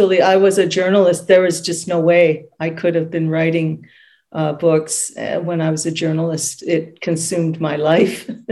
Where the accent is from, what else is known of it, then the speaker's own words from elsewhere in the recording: Canada; and I'm Canadian.